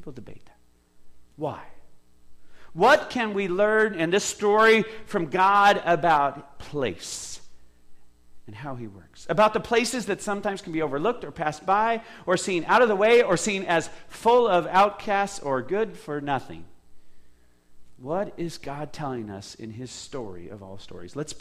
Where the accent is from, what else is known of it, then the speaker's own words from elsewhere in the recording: Spokane, Washington, United States; My personal history is I was born and raised in Spokane. That is not a small town. That is a city that has hundreds of thousands of people in the greater Spokane area.